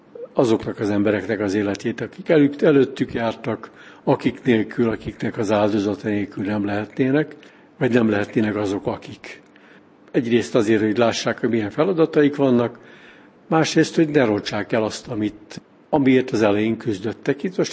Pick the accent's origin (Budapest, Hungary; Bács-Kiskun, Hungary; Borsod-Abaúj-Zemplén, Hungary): Budapest, Hungary; now in Csopak, Hungary; én is Budapestről kerültem Csopakra.